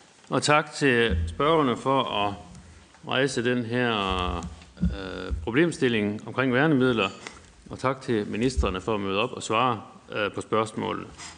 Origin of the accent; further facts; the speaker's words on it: Hjørring, North Denmark Region, Denmark; der hvor jeg kommer fra i Hjørring